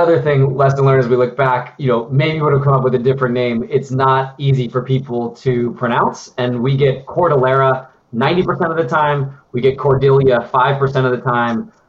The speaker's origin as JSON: {"language": "English", "town": "Denver", "region": "Colorado", "country": "United States", "tie": "born or raised there", "said": "she and I grew up together in Denver and have known each other since middle school."}